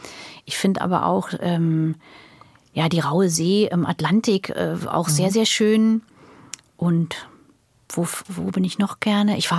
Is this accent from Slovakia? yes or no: no; Berlin, Germany; ich bin ja in Berlin-Mitte aufgewachsen, an der Brückenstraße.